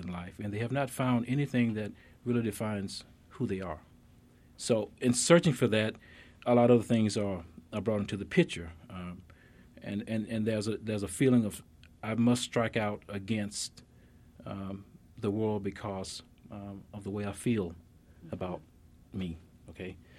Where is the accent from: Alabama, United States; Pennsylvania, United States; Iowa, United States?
Alabama, United States; I grew up in Mobile County in Alabama, and was basically just curious about how things were set up.